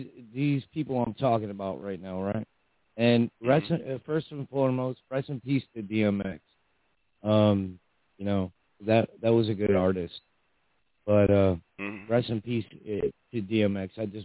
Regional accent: Michigan, United States; I'm from Michigan.

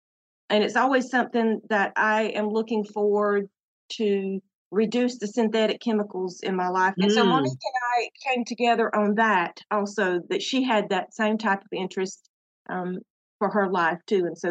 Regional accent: Dublin, Georgia, United States; now in Lilburn, United States; So I am a true Georgia peach. I was born and raised in Dublin, Georgia.

